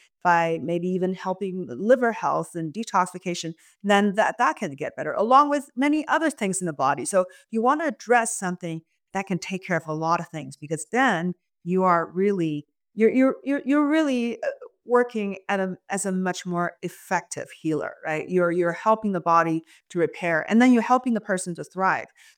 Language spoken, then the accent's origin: English; China; moved away as an adult; I came from China when I was 20 years old. Having grown up in China and being immersed in a more holistic way of looking at the body